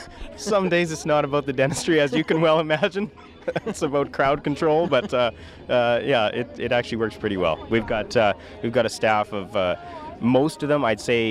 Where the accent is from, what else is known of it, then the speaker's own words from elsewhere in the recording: Moose Jaw, Saskatchewan, Canada; Moose Jaw, Saskatchewan in Canada.